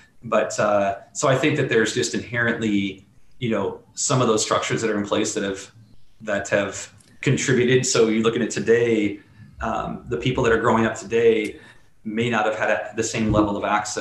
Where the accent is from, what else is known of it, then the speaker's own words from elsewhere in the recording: Midwest, United States; I'm not proud to admit it, but I grew up in the Midwest.